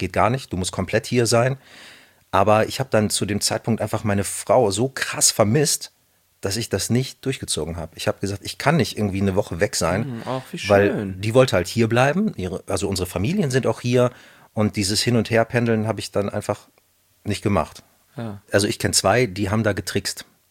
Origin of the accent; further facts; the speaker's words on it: Düsseldorf, North Rhine-Westphalia, Germany; Nee, aber ich habe tatsächlich als Düsseldorfer so zwei Kölner Unternehmen, für die ich auch unterwegs bin.